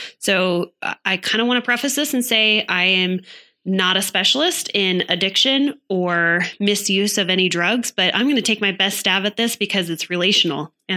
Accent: Salt Lake City, Utah, United States; I mean, I came from Salt Lake.

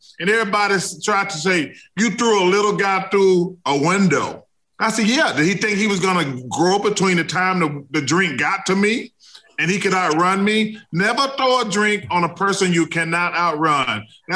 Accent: the South, United States; I'm not that country. I'm from the South, but I'm Southern. I'm not country.

